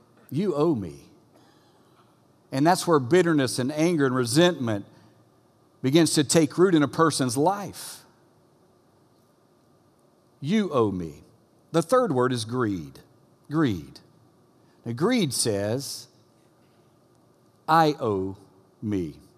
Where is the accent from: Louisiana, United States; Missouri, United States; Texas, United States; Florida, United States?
Louisiana, United States; We're from Louisiana, so it's king cake season